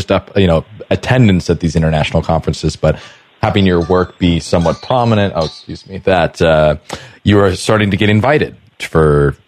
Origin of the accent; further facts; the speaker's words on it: Arizona, United States; I'm being from Arizona myself. I thought Indiana was cold, and I couldn't imagine what moving to Minnesota would be like.